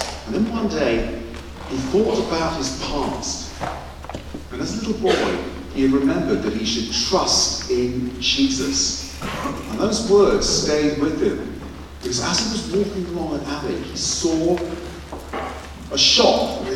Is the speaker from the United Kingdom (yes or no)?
yes; East of England, United Kingdom; I'm English, I apologize for that. But I am actually from Hertfordshire, which is a very small county in the south of England.